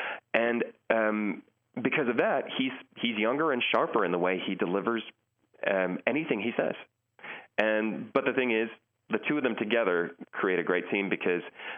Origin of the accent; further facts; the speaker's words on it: United States; I'm an American and because I've lived around the world.